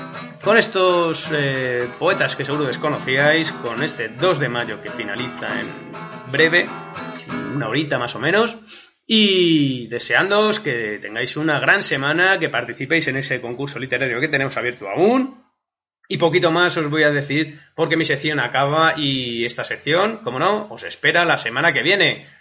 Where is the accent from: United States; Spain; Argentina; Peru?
Spain; Madrid, Community of Madrid; yo como buen madrileño, lo siento mucho chicos, soy madrileño, orgulloso de serlo